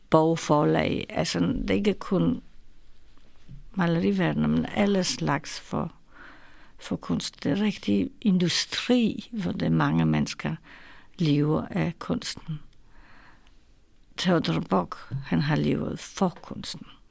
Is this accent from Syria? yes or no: no; Poland; Danish is a second language; now in Denmark; jeg er stadigvæk en polak, som bor i Danmark, den faktum giver helt en status i den land, som du er ikke født